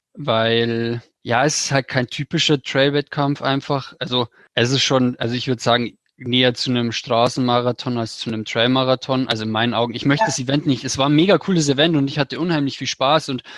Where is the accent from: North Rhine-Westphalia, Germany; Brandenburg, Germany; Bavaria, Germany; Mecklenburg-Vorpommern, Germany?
Bavaria, Germany; ich komme aus der Gegend von Regensburg.